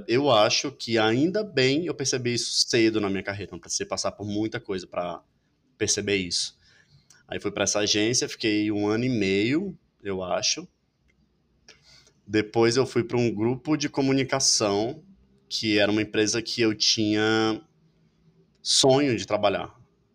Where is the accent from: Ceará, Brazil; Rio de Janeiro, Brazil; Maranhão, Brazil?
Ceará, Brazil; Maracanaú; Então, eu sou de Maracanaú, só para localizar você. Tem Fortaleza, que é a capital, sei lá, uns 15 quilômetros tem Maracanaú